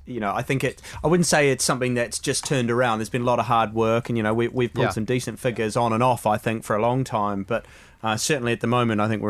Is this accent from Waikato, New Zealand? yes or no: yes; Hamilton, Waikato, New Zealand; I'm from New Zealand. I'm from a town called Hamilton you should never visit.